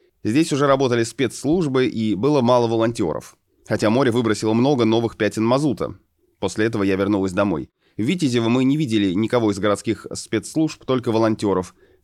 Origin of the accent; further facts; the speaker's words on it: Belarus; now in Crimea; Я родом из Беларуси, но последние 4 года живу в Крыму.